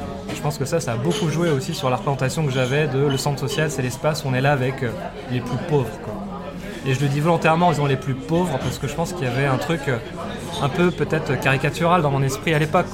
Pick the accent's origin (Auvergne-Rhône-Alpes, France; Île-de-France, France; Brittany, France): Brittany, France; Rennes; J'ai 36 ans, à la base je suis breton, exilé en Alsace. J'ai grandi à Rennes, dans la ZUP de Rennes.